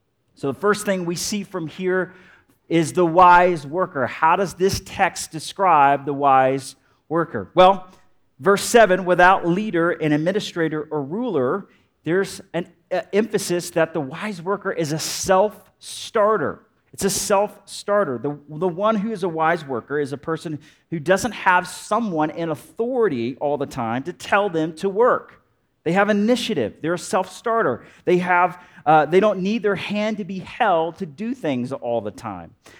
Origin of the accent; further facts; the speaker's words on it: Alabama, United States; I'm from Alabama, okay? We have hot, humid summers, and doing anything outside is hard, all right?